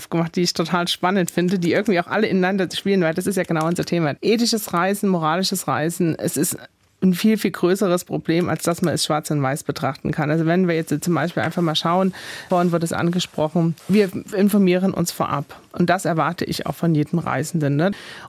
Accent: East Germany, Germany; Ich bin selber Ostdeutsche, ich kenne in Sachsen, in Thüringen, überall im Osten nur ganz viele tolle, nette Menschen

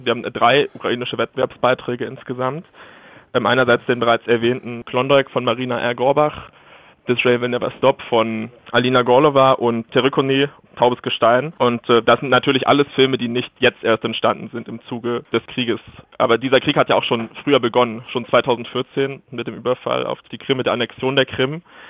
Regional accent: Thuringia, Germany; also born or lived in Mainz; Also natürlich ist Thüringen für mich Heimat, wo ich aufgewachsen bin, aber nach dem Studium in Mainz ist Mainz für mich genauso auch Heimat.

